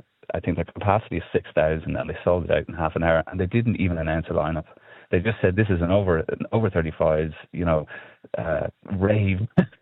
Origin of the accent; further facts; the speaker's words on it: Ranelagh, Leinster, Ireland; I remember growing up in Ranelagh